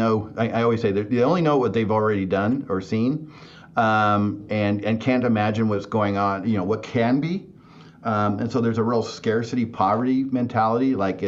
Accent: Miranda, California, United States; Well, yeah, I grew up in Miranda. My first address was Avenue of the Giants, you know.

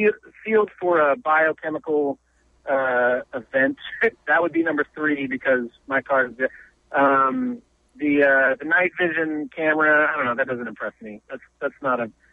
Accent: Humboldt County, California, United States; But you know, we Humboldter

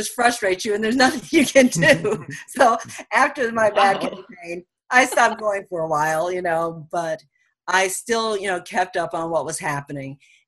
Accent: Detroit, Michigan, United States; now in Rio Dell, United States; Because I'm from Michigan, Detroit, Michigan.

